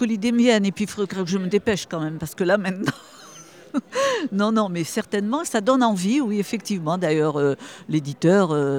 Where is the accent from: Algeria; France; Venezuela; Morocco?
Algeria; born there; Dans le pays où je suis née, en Algérie.